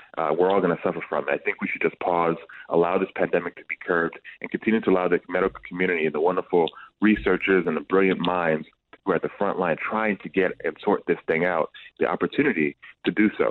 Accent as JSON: {"language": "English", "region": "New Jersey", "country": "United States", "said": "I'm from Jersey, St. Joe's Metuchen."}